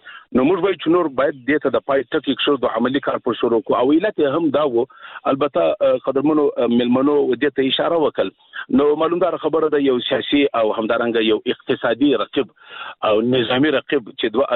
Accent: Afghanistan; موږ ورته متعهد پاتې یو، موږ افغانان یو

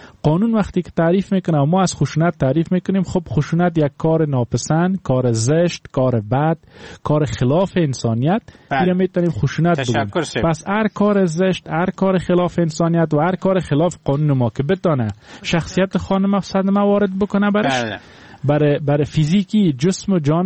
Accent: Afghanistan; همه ما افغان هستیم، از همین جامعه افغانی هستیم

